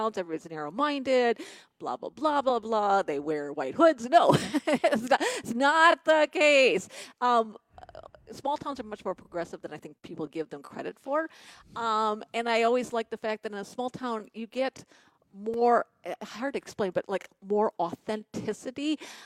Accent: Milwaukee, Wisconsin, United States; also born or lived in Sturgeon Bay / Madison; I grew up in Milwaukee.

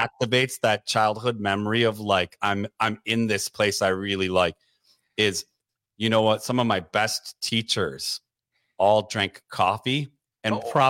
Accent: Detroit, Michigan, United States; growing up in Detroit by so many factories and some. Also living by a paper mill now twice in my life

